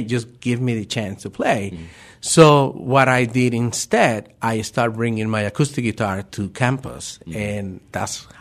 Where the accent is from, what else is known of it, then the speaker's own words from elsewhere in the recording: Venezuela; moved away as an adult; I'm from Venezuela, and even though I've been living here for 20 years